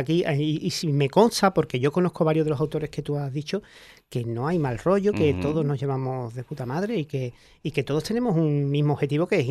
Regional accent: Cádiz, Andalusia, Spain; De hecho, creo que somos varios autores de Cádiz que nos dedicamos al género negro

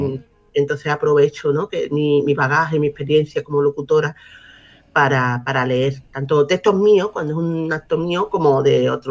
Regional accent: Cádiz, Andalusia, Spain; born there; nací en Cádiz en 1966, un lluvioso 28 de diciembre

